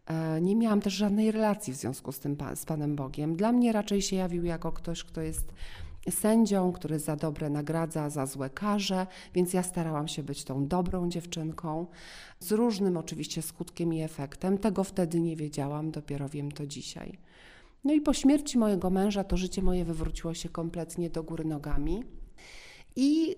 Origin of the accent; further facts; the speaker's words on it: Zamość, Lublin Voivodeship, Poland; now in Warsaw, Poland; Pochodzę z województwa lubelskiego, konkretnie z Zamościa, ale już większą część mojego życia mieszkam w Warszawie.